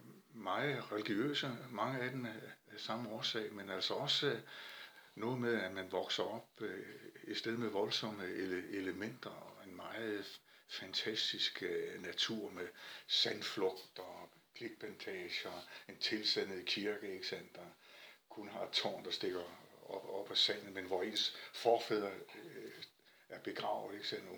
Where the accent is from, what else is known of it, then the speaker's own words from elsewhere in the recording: Skagen, North Denmark Region, Denmark; jeg kommer fra Skagen. Jeg er ud af en rigtig gammel Skagens slægt, der har været deroppe sådan helt tilbage i, han har sagt, historiernes tog.